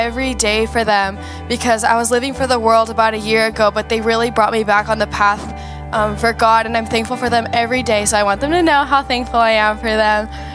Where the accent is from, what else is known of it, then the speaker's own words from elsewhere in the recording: El Paso, Texas, United States; now in Austin, United States; So I'm actually from El Paso, and I'm in Austin now for school